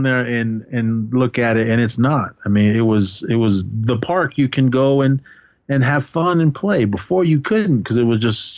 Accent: Oakland, California, United States; I grew up in Oakland, California. For those of you that don't know. And the neighborhood that I grew up in, was it the greatest when I was younger? No.

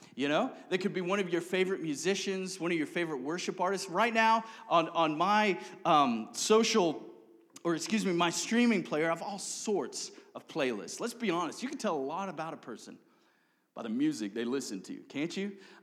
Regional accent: Cape Town, Western Cape, South Africa; now in United States; When my family and I, we came from South Africa. I was born and raised predominantly in Cape Town, and we came over to the States.

